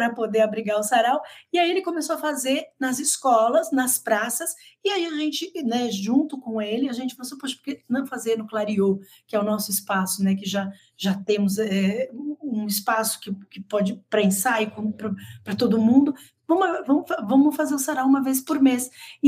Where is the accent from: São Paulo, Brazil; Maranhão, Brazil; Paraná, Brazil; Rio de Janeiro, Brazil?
São Paulo, Brazil; born there; Então, eu, por exemplo, nasci na Brasilândia